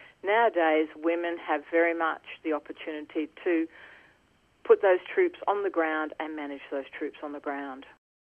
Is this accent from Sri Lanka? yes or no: no; Brisbane, Queensland, Australia; also born or lived in Sydney / Adelaide / Melbourne / Perth; of Australia with postings around Sydney, Adelaide, Melbourne, Perth, and also into Brisbane, which was my hometown.